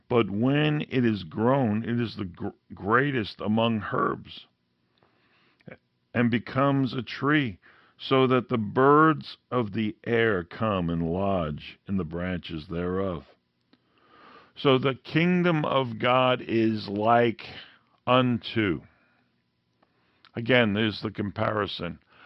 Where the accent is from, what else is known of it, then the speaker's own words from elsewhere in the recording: Queens, New York, United States; just because I'm a kid from Queens that had concrete around me all the time, I can still understand this.